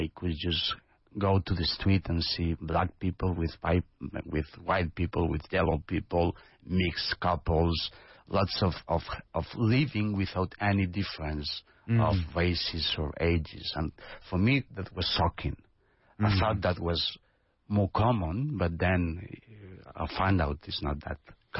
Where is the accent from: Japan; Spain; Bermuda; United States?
Spain; English is a second language; I'm not only from Spain, but from a very bigger place that's called the world.